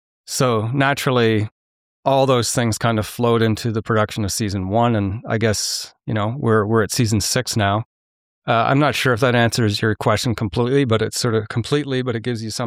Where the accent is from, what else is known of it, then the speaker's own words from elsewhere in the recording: Arnprior, Ontario, Canada; going back to my hometown, going back to Armpryor, because it was one case that had always haunted everybody. And in fact, I knew a lot of people who, growing up, who had been on the search for Adrian McNaughton.